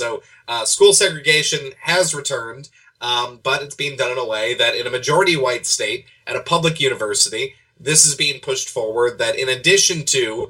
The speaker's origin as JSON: {"language": "English", "region": "the South", "country": "United States", "said": "It's become almost a religion, especially in the South. And I'm a Southerner. I love my people."}